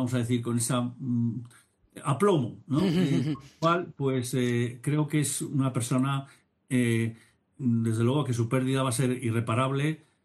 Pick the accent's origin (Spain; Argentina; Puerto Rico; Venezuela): Spain; Valladolid, Castile and León; Yo, como sabes, soy de Valladolid